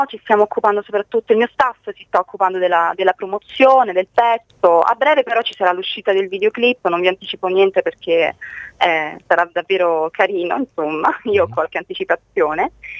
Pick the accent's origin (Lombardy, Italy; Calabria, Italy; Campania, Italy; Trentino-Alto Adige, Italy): Campania, Italy; Naples; born there; io sono nata a Napoli, quindi per me il mare ha un'importanza fondamentale.